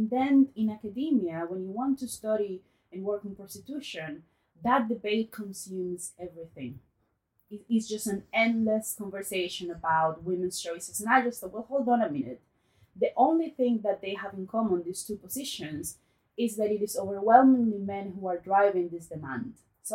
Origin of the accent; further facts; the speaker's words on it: Santo Domingo, Dominican Republic; English is a second language; also born or lived in United States; I was born and raised in Santo Domingo in the Dominican Republic.